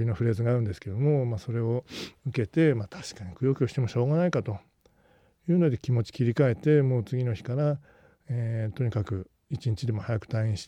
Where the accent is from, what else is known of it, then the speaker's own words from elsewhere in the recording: Shizuoka, Japan; 地元の静岡帰ると生きてんじゃん